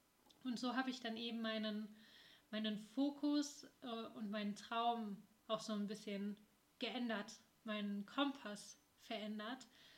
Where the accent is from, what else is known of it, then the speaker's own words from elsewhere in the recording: Northern Germany, Germany; Ich komme aus Norddeutschland. Und ich habe einen Frosch im Hals. Ich komme aus Norddeutschland, aus der Nähe von Hamburg. Ich bin 24 Jahre alt.